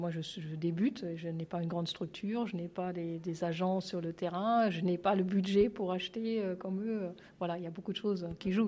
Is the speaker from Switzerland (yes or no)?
no; Germany; French is a second language; now in France; on entend mon accent. Donc voilà, je suis allemande en France depuis plus que de 20 ans.